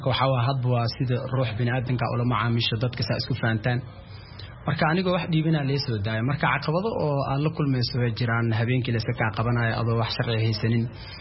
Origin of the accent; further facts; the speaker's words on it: Mogadishu, Banaadir, Somalia; waxaan ka imid Muqdisho